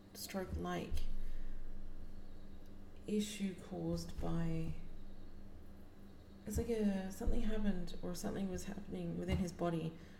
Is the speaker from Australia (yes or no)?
yes; Australia; I'm not surprised, being Australian, but still.